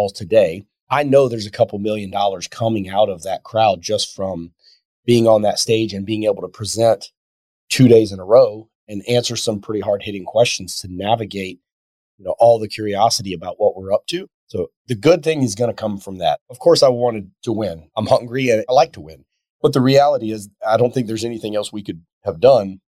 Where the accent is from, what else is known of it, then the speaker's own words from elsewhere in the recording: South Carolina, United States; our first property in South Carolina, my home state.